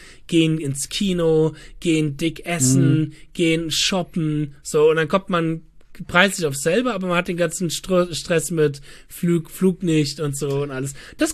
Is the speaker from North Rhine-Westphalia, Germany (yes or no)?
no; Mainz, Rhineland-Palatinate, Germany; als Mainzer ist das Tradition, dass du, wenn du irgendwie ein Musiker im Umfeld meinst, bist, dass du irgendwann mal im Fernsehgarten spielst.